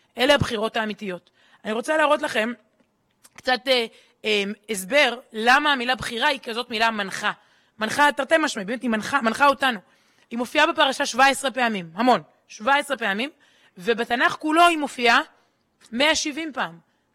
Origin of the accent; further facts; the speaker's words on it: Jerusalem, Jerusalem District, Israel; רבותיי, אנחנו ירושלמים.